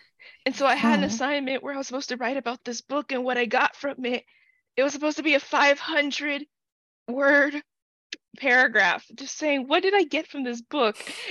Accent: United States; I grew up neurodivergent in the American public school system.

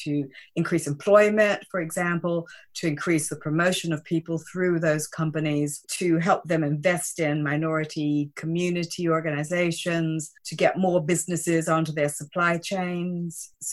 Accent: United States; accent: American; And of course, I'm American. You can tell that by my accent.

